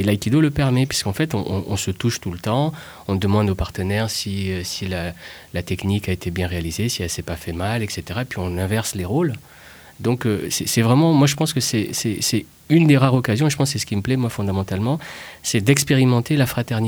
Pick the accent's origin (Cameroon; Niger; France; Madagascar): Madagascar; moi j'ai grandi à Madagascar, je suis originaire de Madagascar, j'ai eu la chance de commencer l'aïkido à 11 ans sur place